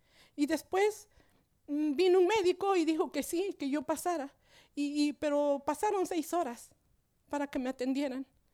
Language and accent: Spanish; Mexico; moved away; Yo ya tengo más de un año que llegué de México y estoy aquí porque vine a conocer a mis nietos.